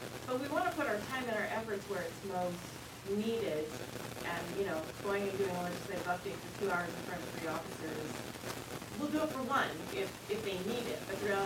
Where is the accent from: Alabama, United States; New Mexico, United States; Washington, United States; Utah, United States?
Utah, United States; Layton; because I'm from Layton and I know them